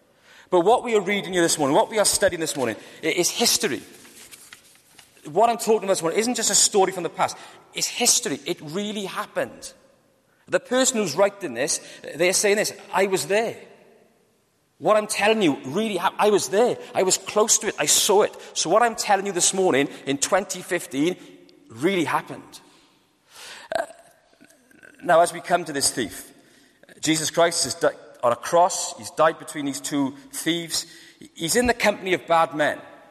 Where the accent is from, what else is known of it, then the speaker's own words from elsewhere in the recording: Wales, United Kingdom; I'm okay. I'm Welsh. I can look after myself.